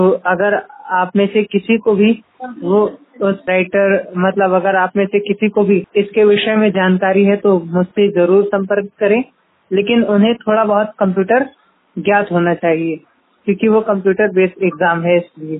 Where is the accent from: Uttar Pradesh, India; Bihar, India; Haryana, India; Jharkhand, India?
Uttar Pradesh, India; Kanpur; मैं कानपुर उत्तर प्रदेश का रहने वाला हूं